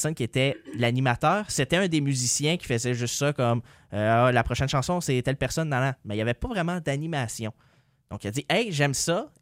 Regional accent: Ontario, Canada; Parce que dans nos 4 années au secondaire, je viens de l'Ontario. Donc, le secondaire, moi, c'est 9, 10, 11 et 12e.

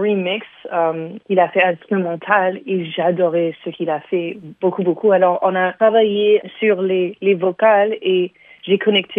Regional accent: Montreal, Quebec, Canada; born there; Ben oui, moi je suis née à Montréal

